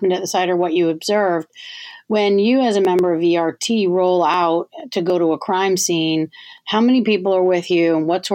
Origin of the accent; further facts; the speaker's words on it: the South, United States; I'm from the South, so I have dug a few fence holes in my day and poured some quickcrete.